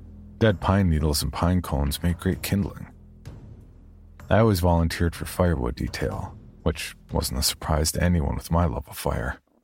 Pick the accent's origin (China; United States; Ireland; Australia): United States; San Antonio, Texas; I grew up in San Antonio, Texas, and this was as far from home as I could get.